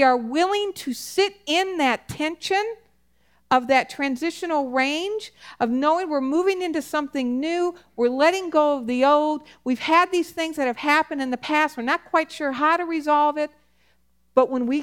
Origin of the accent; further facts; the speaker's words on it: Wisconsin, United States; back when there weren't like a lot of street lights and those dark country roads when I grew up in Wisconsin, that there and hills, and it was hilly